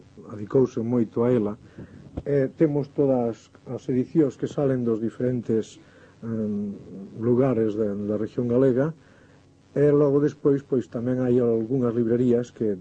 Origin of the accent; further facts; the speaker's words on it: Sarria, Galicia, Spain; eu son da Bisbarra de Sarria